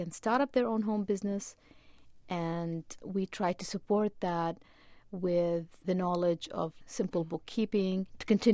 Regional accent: Kuwait; moved away as an adult; also born or lived in Iraq; I was born in Kuwait, and I lived in Kuwait until I was 24, and I got my bachelor degree from Kuwait University. And then because of the invasion of Kuwait, my family had to move back to Iraq.

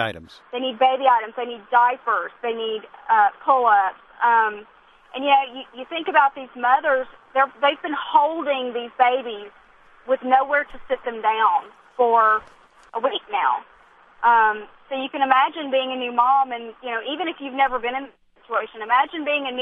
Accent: Shreveport, Louisiana, United States; I'm from Shreveport. This is, luckily, you know, we were spared by all the disaster down there.

